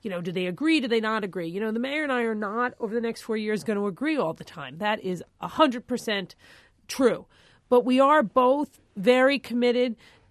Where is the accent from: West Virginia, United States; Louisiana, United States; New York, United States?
New York, United States; Glen Cove; Well, I grew up on Long Island in Glen Cove.